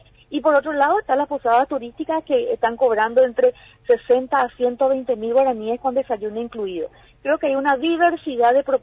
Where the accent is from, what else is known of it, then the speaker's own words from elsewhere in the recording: Paraguay; no solamente valoramos nosotros como paraguayos en términos turísticos